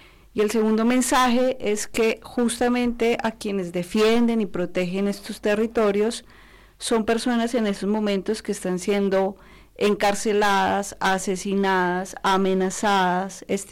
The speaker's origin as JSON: {"language": "Spanish", "country": "Colombia", "said": "yo vengo desde Colombia, particularmente acompañando el extremo norte del país con un departamento que se llama La Guajira."}